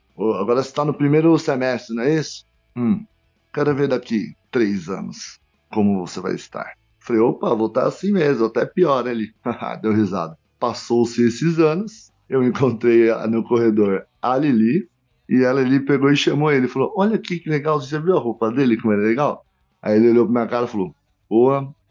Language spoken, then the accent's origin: Portuguese; São Paulo, Brazil; Cruzava a cidade, eu sou daqui da Oeste, vai.